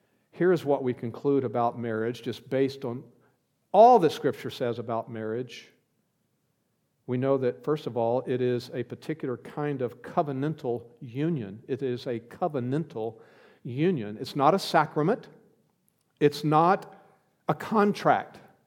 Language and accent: English; Houston, Texas, United States; up in the Houston area. We grew up near the Gulf Coast of Texas. And therefore, we experienced several hurricanes along the way.